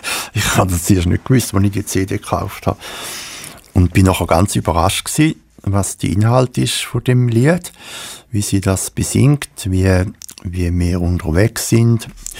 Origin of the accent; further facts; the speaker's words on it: Switzerland; als Schweizer, wo wir so ein paar Seen haben und ein paar Flüsse, ist der Atlantik schon einfach noch etwas anderes